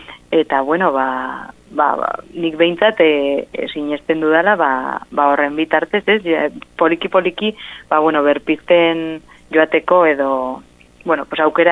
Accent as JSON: {"language": "Basque", "town": "Uztárroz", "region": "Navarre", "country": "Spain", "tie": "born or raised there", "said": "Bukatzeko Uztarrotze izango genuke, nire herria"}